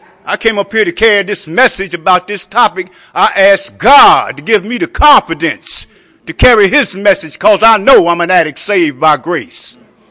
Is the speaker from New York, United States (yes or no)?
no; Dayton, Ohio, United States; And I'm from the Dayton, Ohio area.